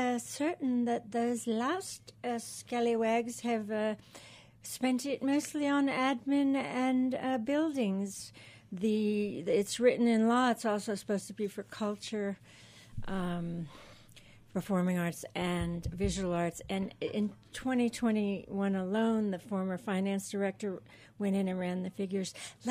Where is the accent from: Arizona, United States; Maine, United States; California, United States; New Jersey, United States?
Maine, United States; But we're from Maine.